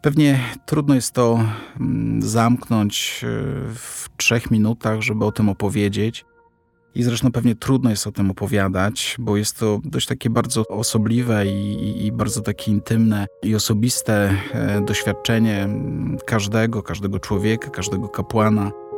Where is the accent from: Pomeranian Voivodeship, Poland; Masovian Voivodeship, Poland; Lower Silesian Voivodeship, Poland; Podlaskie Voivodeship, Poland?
Masovian Voivodeship, Poland; Otwock; Wychowałem się w parafii Niepokalanego Serca Maryi w Śródborowie. To jedna z otwockich parafii.